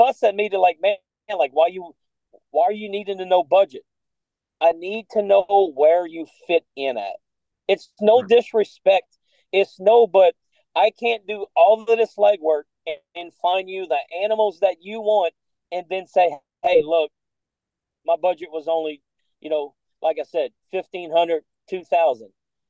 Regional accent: Louisiana, United States; and Pete, so because I'm from Louisiana, I'm not bragging, I'm not whatever.

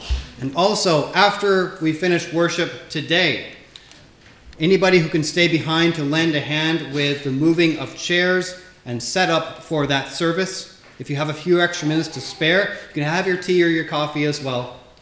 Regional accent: United States; My experience of politics in my home country of America has taught me there's always a big difference between a campaign and an administration.

